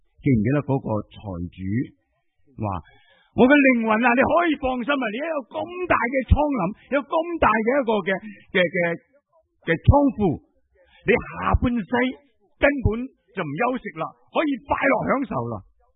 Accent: Hong Kong; 我哋香港人会唔会有钱得理直气壮啊？

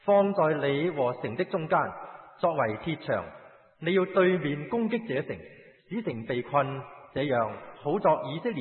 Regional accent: Hong Kong; 我哋香港人好同心

